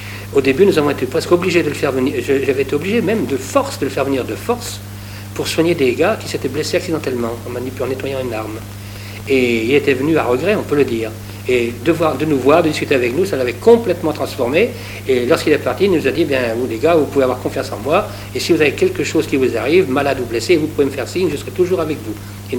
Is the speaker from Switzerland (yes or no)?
no; Saint-Rambert, France; Je suis revenu chez moi, à Saint-Rambert